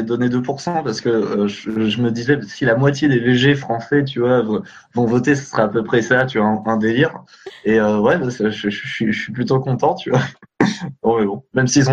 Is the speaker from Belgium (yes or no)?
no; Brittany, France; alors moi j'ai 20 ans et je viens de Bretagne.